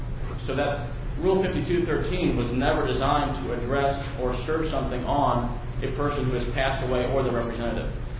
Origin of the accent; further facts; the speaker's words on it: Springfield, United States; I'm an attorney from Springfield